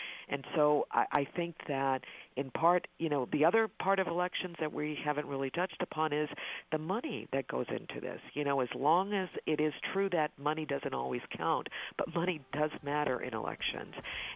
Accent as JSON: {"language": "English", "region": "Texas", "country": "United States", "tie": "born or raised there", "said": "Well, I was raised in Texas"}